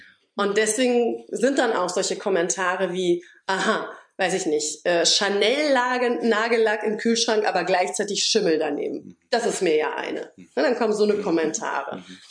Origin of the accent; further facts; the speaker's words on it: Berlin, Germany; ich bin Berlinerin